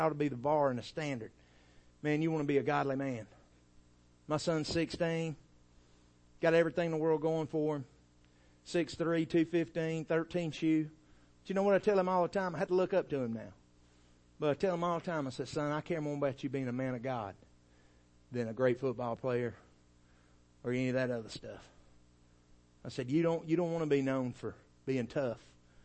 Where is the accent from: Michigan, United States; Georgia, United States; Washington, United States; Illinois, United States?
Georgia, United States; Dalton; I was from Dalton, Georgia. Dalton, Georgia at one time had more millionaires per capita than anywhere in the world.